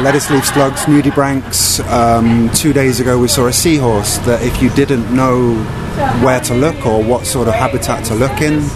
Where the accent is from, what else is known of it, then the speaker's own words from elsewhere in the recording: Bournemouth, South West England, United Kingdom; My hometown is England, so the south of England, a place called Bournemouth.